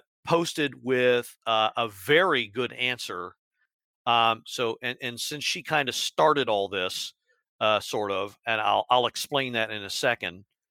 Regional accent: Maryland, United States; I'm from Maryland, but I was at a Dave & Buster's in Syracuse, New York.

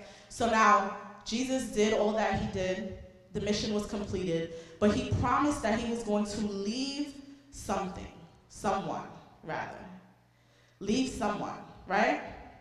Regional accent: Brooklyn, New York, United States; I'm from Brooklyn, so I just speak like Brooklyn.

